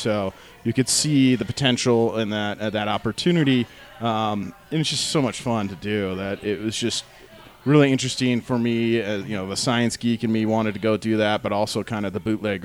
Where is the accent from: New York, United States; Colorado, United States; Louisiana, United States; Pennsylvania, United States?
Colorado, United States; Denver; Yeah, so kind of longtime Denver Littleton friends. Growing up in Denver during the craft beer craze, mm-hmm.